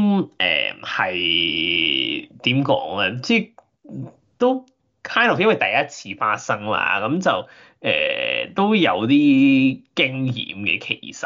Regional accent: Hong Kong; 我作为一个香港人

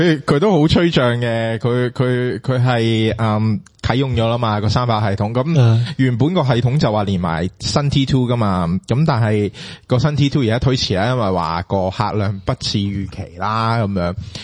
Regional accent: Hong Kong; 離境又破咗紀錄咯，我哋香港人好威啊！

